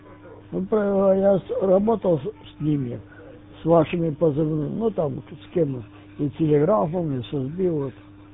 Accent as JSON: {"language": "Russian", "country": "Ukraine", "lives_now": "Haifa, Israel", "said": "я сам с Украины."}